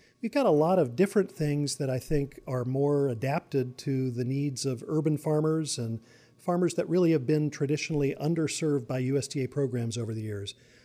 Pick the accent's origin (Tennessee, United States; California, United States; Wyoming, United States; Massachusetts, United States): California, United States; drought in my home state of California.